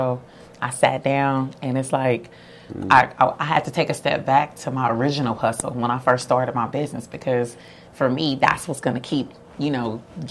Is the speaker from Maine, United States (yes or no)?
no; Oakland, California, United States; now in Los Angeles, United States; So in addition to, you know, my hometown, Oakland, I got the people in San Francisco.